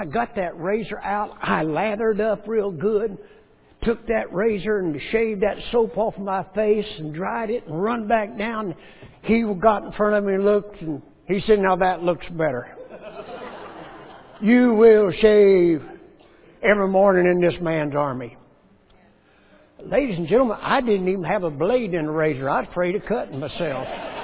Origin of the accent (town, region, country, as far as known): United States; born there